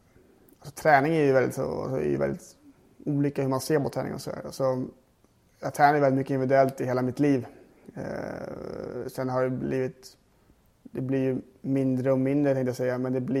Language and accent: Swedish; Grödingen, Stockholm County, Sweden; Jag kommer ju från Grödingen som ligger väl tre mil utanför Stockholm kanske.